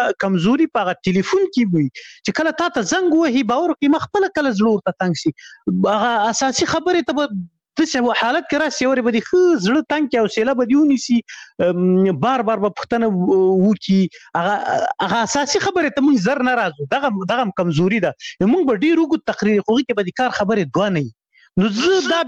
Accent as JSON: {"language": "Pashto", "town": "Shamshatu", "region": "Khyber Pakhtunkhwa", "country": "Pakistan", "tie": "born or raised there", "said": "شمشتو مهاجرینو کمپوس هغه د هغه پخواني جهادي رهبرانو ندیو رهبر کمپو مشهور کمپو زه په هغه کې لوی سوی وم"}